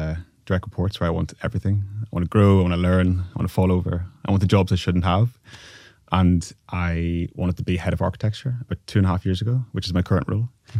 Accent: Northern Ireland, United Kingdom; accent: Northern Irish; my accent's very strong. So if you can't understand me, just my strong, thick Northern Irish accent.

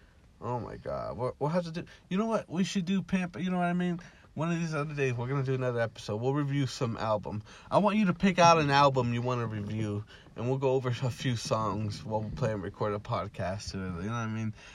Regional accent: Fowler, United States; Let's talk about growing up in Fowler. The podcast name is Straight Out Fowler. We're both from Fowler. We're both Fowler boys. Let's talk about our little town.

